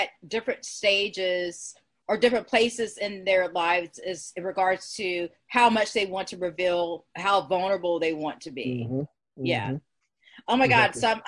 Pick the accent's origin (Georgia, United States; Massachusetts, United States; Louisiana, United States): Georgia, United States; Augusta; So I was raised in Augusta. Aiken is like an hour away